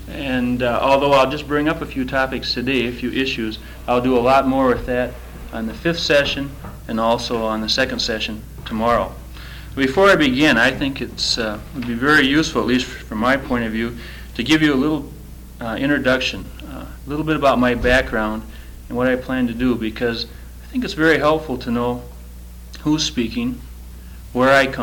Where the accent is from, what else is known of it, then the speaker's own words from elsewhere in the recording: Decorah, Iowa, United States; I'm from Decorah, Iowa, the northeast part of Iowa.